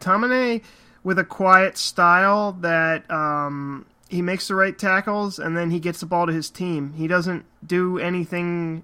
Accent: United States; we're American, Ken, and we're not in these cities

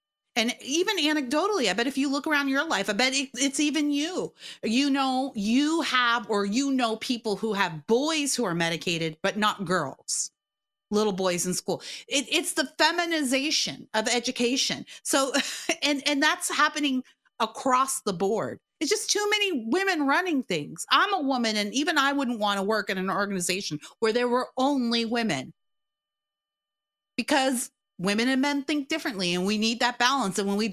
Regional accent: Canada; now in United States; I'm Canadian by birth. I was raised in Canada, although I have one American parent, and that's how I got here. And I've been an American since 18.

